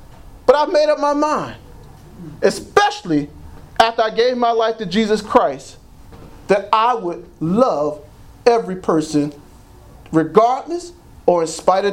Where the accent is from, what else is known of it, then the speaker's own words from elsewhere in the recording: Trenton, New Jersey, United States; I'm from Trenton, but I ain't a fool.